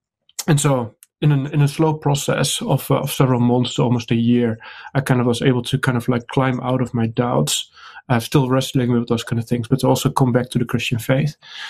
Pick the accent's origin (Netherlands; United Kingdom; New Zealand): Netherlands; English is a second language; so I grew up in the Netherlands, so that's where my accent is from, if you're wondering about that. Grew up in the Netherlands in a Christian family.